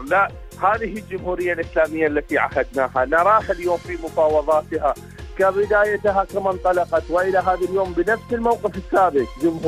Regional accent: Iraq; من العراق

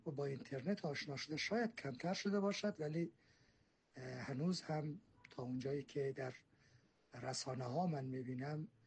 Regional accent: Afghanistan; از جمله در مناطق مرکزی افغانستان و از جمله در جایی که من خودم زندگی می کردم، دوران نوجوانی و کودکیم را، یعنی اورزگان خاص

